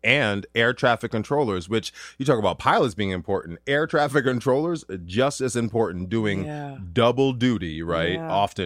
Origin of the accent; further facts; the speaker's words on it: Duluth, Minnesota, United States; And then from Minneapolis, I had to take a 3-hour Greyhound bus to my hometown, Duluth, Minnesota.